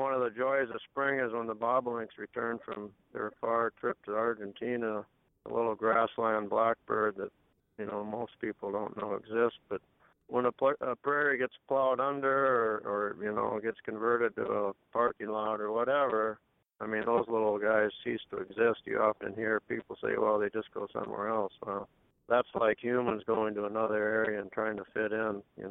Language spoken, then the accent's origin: English; Jackson, Minnesota, United States; I grew up in the small town of Jackson, Minnesota, down just north of Spirit Lake, Iowa.